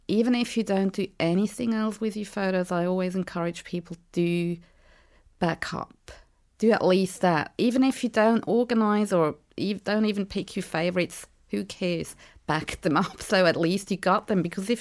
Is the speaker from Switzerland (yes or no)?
yes; Switzerland; now in Australia; because I'm from Switzerland. We don't get bushfires and earthquakes and tornadoes